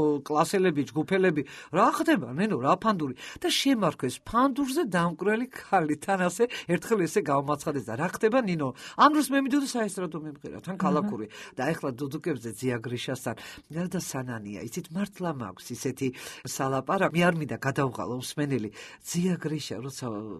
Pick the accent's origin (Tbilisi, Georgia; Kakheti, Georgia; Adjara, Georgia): Tbilisi, Georgia; მე თბილისელი ვარ თვითონ, დავიბადე სოლაკში და გავიზარდე.